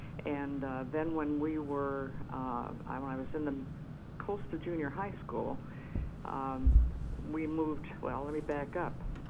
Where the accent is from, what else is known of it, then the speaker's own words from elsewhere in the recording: Centerville, Indiana, United States; born there; Well, I was born in Indiana in a little town called Centerville